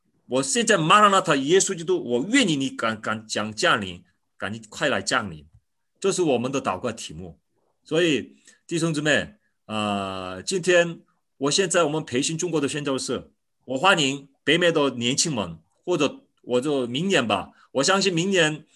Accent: South Korea; Chinese is a second language; 我是韩国的牧师

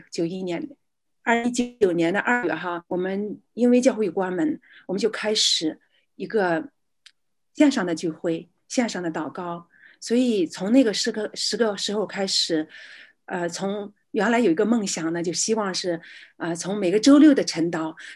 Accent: Qingdao, Shandong, China; now in Canada; 我是从大陆山东青岛来的，2004年信主，就是到加拿大才信主。

